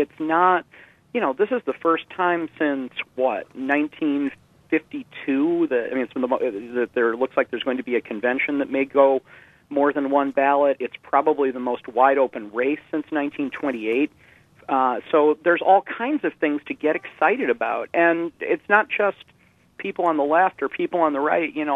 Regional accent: Madison, Wisconsin, United States; And growing up in Madison, politics is kind of in the air.

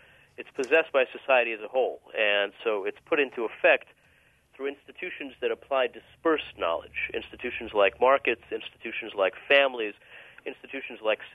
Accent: United States; You know, I'm an American, and I think that there's very little place for monarchy in a free society.

